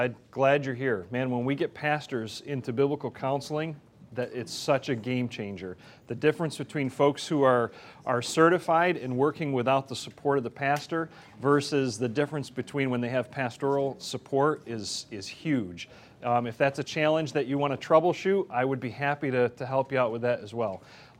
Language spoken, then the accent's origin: English; Batavia, New York, United States; I hail from Batavia, New York, which is near Buffalo.